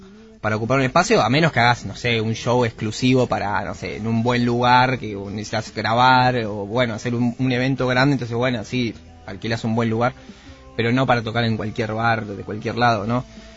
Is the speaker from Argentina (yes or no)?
yes; Buenos Aires, Argentina; decimos que somos de Devoto también porque es un punto donde la mayoría de las personas pueden ubicar más fácil que Sáenz Peña